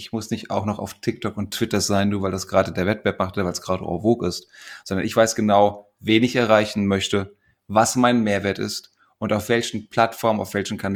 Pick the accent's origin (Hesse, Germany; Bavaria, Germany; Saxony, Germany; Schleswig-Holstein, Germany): Hesse, Germany; Frankfurt; als Frankfurter Bub, Gude.